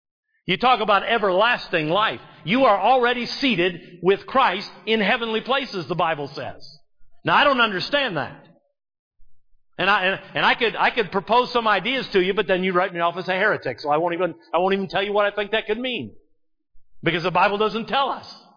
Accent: United States; everywhere I go as an American. I'm a citizen of this country. I'm proud of this country.

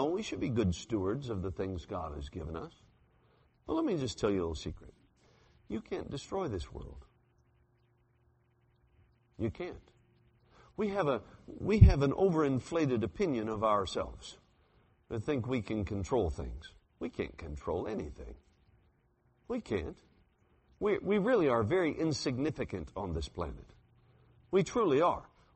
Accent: Alaska, United States; I'm from Alaska. We have earthquakes every day.

